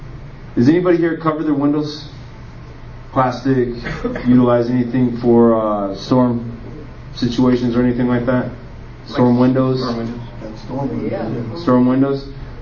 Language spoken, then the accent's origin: English; California, United States; moved away as an adult; now in Raleigh, United States; I'm from California, so this is all pretty new to me. I've only been out here for about 4 years.